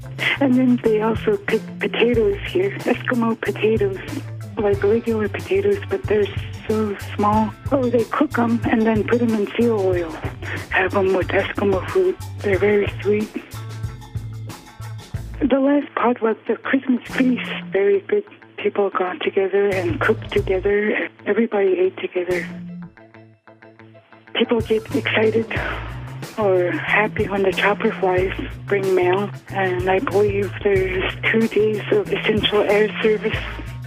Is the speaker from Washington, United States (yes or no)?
no; Gambell, Alaska, United States; now in Diomede, United States; I'm originally from Gamble, but I live here in Diamond. When we last did a count, there was a little over 100 people.